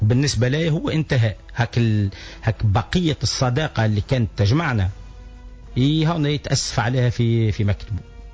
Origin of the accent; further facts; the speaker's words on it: Sahel, Tunisia; أني اصلا من الساحل معناها